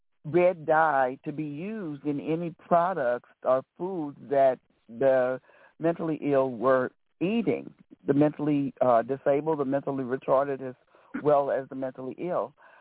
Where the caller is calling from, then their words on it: St. Louis, Missouri, United States; I'm calling from St. Louis, Missouri.